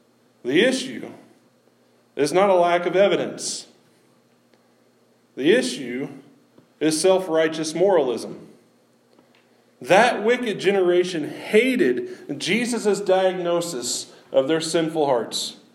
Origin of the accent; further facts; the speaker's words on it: Missouri, United States; I'm from Missouri, the show me state.